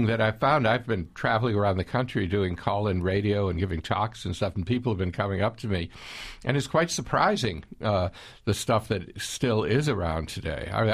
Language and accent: English; New England, United States; I'm from New England, so that one resonates with me.